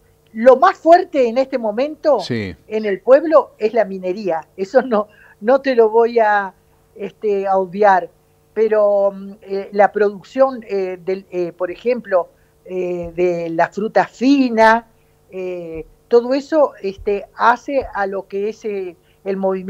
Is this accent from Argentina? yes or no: yes; Perito Moreno, Santa Cruz, Argentina; Mi pueblo hermoso se llama Perito Moreno y está en el noroeste de Santa Cruz.